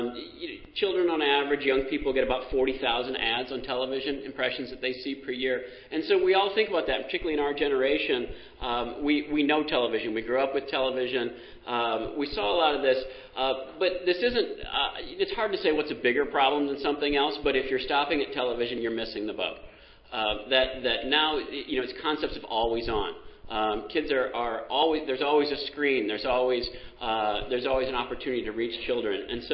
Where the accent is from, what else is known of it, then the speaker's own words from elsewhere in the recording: Wisconsin, United States; it's called Total Distraction, and I'm from Wisconsin, and they've got a game called Floating Cheese.